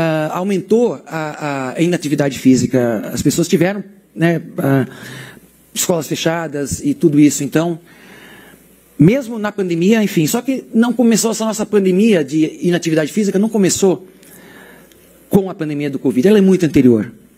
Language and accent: Portuguese; Blumenau, Santa Catarina, Brazil; now in São Paulo, Brazil; Eu sou de Blumenau, eu fui uma criança que nasceu no lugar certo, na hora certa, numa família que me deu a condição de ter acesso ao esporte.